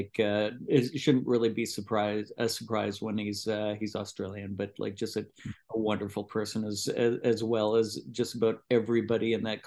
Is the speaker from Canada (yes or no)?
yes; Canada; And as a Canadian, I love going down